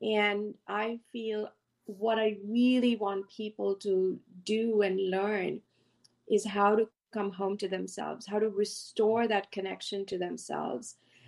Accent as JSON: {"language": "English", "country": "India", "moved": "yes", "lives_now": "United States", "said": "And of course, I live in the US. I came from India."}